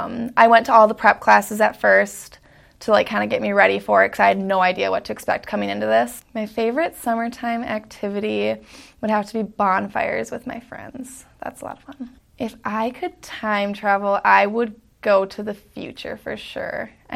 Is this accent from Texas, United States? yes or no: no; Prescott, Wisconsin, United States; I'm from Prescott, Wisconsin, and this is my rookie year on the team.